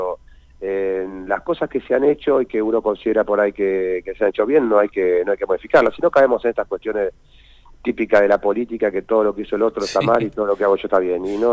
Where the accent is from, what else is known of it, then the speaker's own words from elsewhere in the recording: Argentina; somos rionegrinos, somos neuquinos, y queremos lo mejor para nuestras provincias